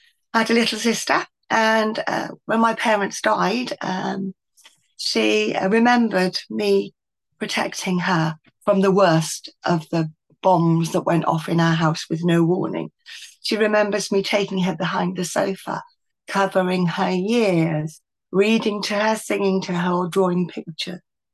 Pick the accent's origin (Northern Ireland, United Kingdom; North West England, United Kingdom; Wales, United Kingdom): Wales, United Kingdom; Aberaeron; My hometown, Aberaeron, on the other side is my mum.